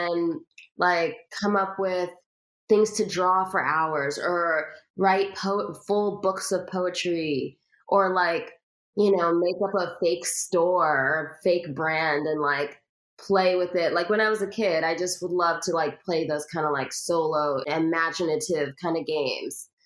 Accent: Florida, United States; also born or lived in New Jersey; Yeah, so I grew up in Florida. I also grew up in, I went to elementary school in New Jersey.

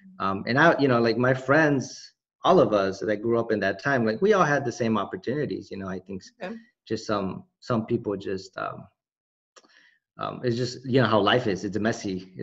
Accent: Chicago, Illinois, United States; born or raised there; also born or lived in Guadalajara, Mexico

